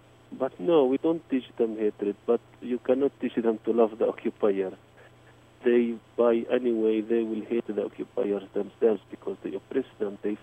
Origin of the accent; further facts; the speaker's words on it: Bethlehem, West Bank, Palestine; now in Ramallah, Palestine; I am originally from Bethlehem. I moved to Ramallah because of the checkpoints. But whenever I go to see my family in Bethlehem